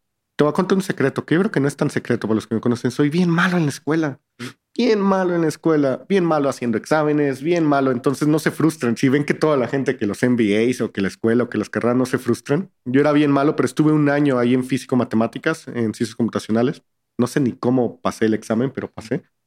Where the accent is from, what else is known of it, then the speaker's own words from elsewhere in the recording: Veracruz, Mexico; also born or lived in Cuernavaca / Saltillo; Yo soy de Veracruz, Jarocho, viví en Cuernavaca un rato, después en Saltillo, y llegué a esa ciudad